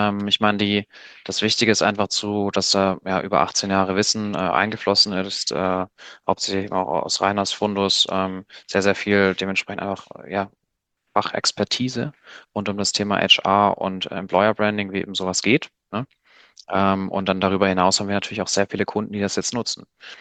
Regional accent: Baden-Württemberg, Germany; Maschinenbauer in, sagen wir mal, im Schwabenland, wo ich herkomme.

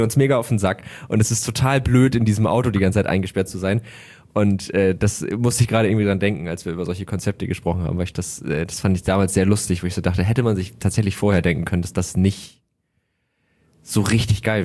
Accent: Hamburg, Germany; ich komme aus Hamburg

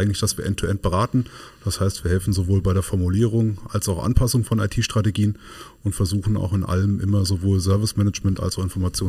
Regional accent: Wetzlar, Hesse, Germany; Ich komme aus der Wetzlarer Ecke.

